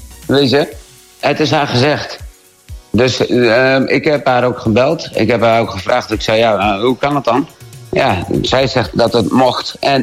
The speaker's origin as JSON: {"language": "Dutch", "country": "Netherlands", "said": "ik kom uit Nederland toch?"}